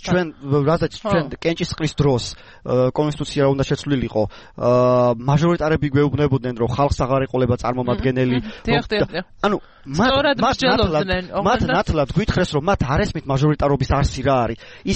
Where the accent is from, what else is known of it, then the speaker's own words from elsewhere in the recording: Adjara, Georgia; აჭარიდან ვარ და ბევრი ადამიანს ვიცნობ